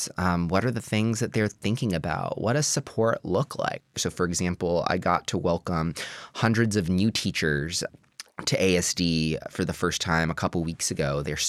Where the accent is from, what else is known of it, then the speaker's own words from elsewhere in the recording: Texas, United States; I'm from Texas.